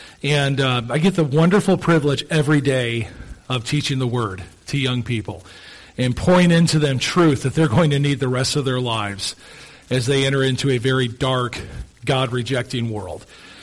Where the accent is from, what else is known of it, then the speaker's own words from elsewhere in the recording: Oswego, Illinois, United States; I was at a pastor's conference in my hometown of Oswego, Illinois.